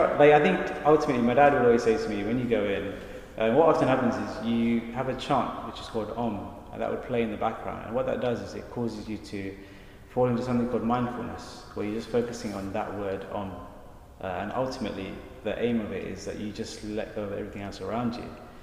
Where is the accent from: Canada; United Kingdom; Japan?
United Kingdom; London; So I grew up in East London, and not many people in East London really think seriously about truth and God.